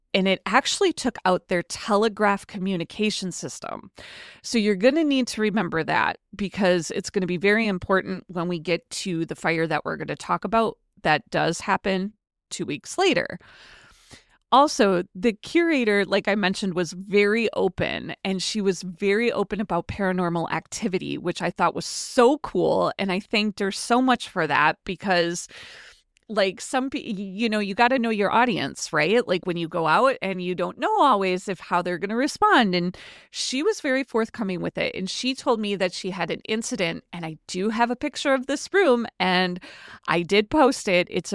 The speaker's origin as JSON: {"language": "English", "region": "Wisconsin", "country": "United States", "said": "we went out to Peshtigo, which is a very small town in my home state of Wisconsin."}